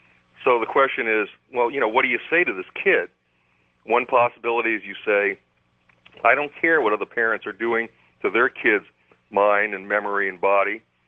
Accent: Pawtucket, Rhode Island, United States; Well, I come from Pawtucket, Rhode Island, which is the first town in North America with a factory in the late 1700s

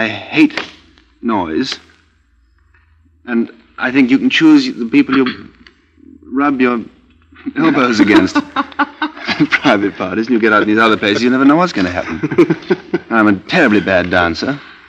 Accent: Scotland, United Kingdom; born there; I was born in the Western Highlands of Scotland.

